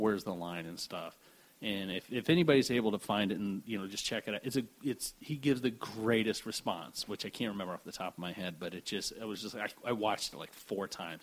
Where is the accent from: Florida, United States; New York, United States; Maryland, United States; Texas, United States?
Florida, United States; Yeah, I grew up down in this area. I grew up in Pinellas. And I went to, you know, I graduated from Largo High and stuff.